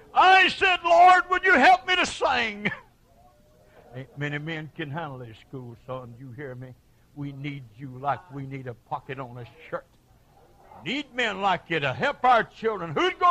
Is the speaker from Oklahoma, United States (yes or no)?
yes; Oklahoma City, Oklahoma, United States; you can trace it back to Oklahoma City and oil field. I was raised on East 29th Street, right in that, making a shop foreman there.